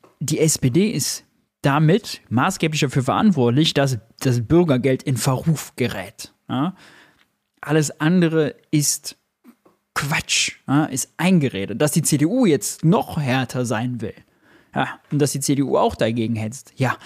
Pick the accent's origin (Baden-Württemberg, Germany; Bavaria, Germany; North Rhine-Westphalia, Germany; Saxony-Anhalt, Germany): North Rhine-Westphalia, Germany; Mönchengladbach; aus Mönchengladbach, meiner Heimatstadt.